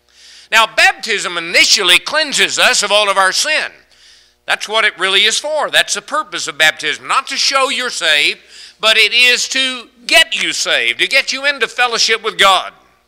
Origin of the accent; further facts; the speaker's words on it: Hallsville, Texas, United States; we had a young boy, believe it or not, over in Hallsville, my hometown